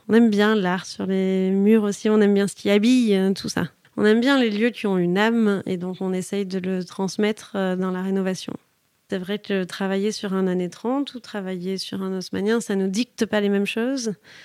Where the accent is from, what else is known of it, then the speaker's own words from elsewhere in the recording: Toulouse, Occitanie, France; Toulouse, moi, je suis toulousaine, donc c'était un peu naturel pour moi.